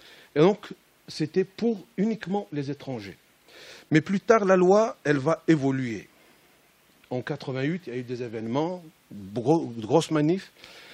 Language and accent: French; Kabylie, Algeria; Deux départements seulement. Et je peux vous assurer qu'il n'y a pas un village chez nous en Kabylie